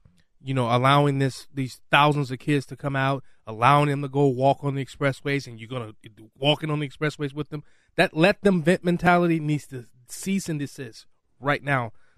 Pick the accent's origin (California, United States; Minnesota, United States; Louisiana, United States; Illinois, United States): Illinois, United States; Chicago; born there; I was born there. I was born in Cabrini Green.